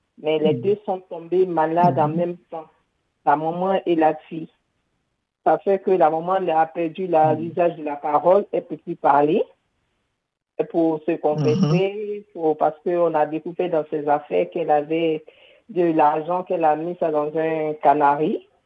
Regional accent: Côte d’Ivoire; now in France; Je suis d'origine de Côte d'Ivoire

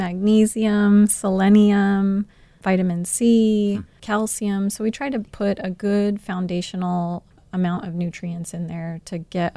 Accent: Arizona, United States; Yes, I grew up on the White Mountain Apache Indian Reservation.

